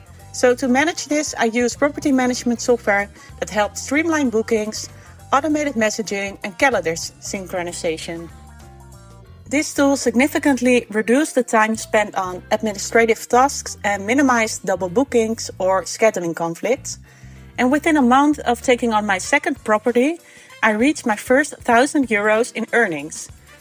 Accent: Amsterdam, North Holland, Netherlands; from Amsterdam.

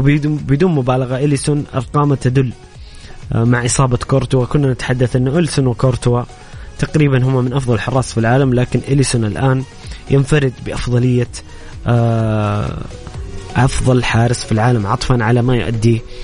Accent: Saudi Arabia; طبعا أكيد المباراة الأهم بالنسبة لنا كسعوديين مباراة منتخبنا أمام منتخب باكستاني

